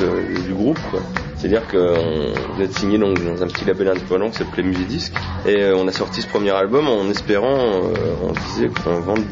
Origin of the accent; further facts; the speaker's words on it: Issoudun, Centre-Val de Loire, France; il organisait de temps en temps des concerts chez nous à Issoudun